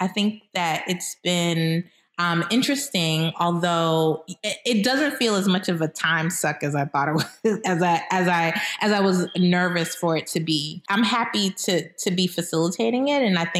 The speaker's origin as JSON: {"language": "English", "town": "Boston", "region": "Massachusetts", "country": "United States", "said": "I hail from the awesome city of Boston, but I'm West Indian bred and raised."}